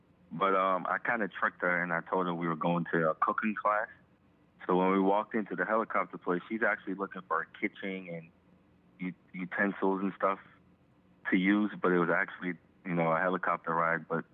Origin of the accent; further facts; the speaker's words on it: Trinidad & Tobago; I'm from Trinidad and Tobago, so I know the meaning of not having anything.